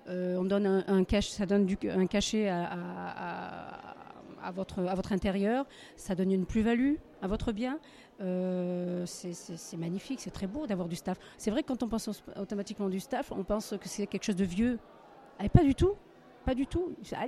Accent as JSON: {"language": "French", "country": "Morocco", "said": "Je suis originaire du Maroc, donc il est propre à ma culture."}